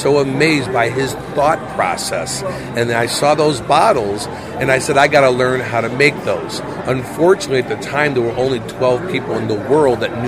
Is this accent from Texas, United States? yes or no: no; Mount Prospect, Illinois, United States; also born or lived in Arlington Heights; No, I was born and raised. I was born in Arlington Heights, and I lived in Mount Prospect